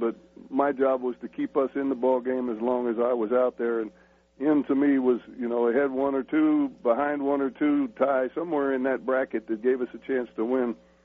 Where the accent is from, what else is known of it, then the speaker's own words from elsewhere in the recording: Northeast, United States; I thank my lucky stars for growing up in the Northeast on that evening because it was a cold night.